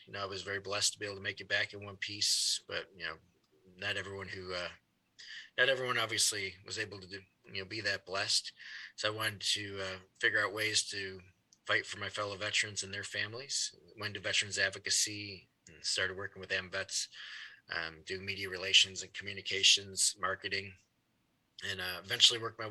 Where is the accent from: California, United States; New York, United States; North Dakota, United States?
New York, United States; Rochester; I'm from New York State, from Rochester, which is quite a ways from New York City, but, you know, it's still my home state.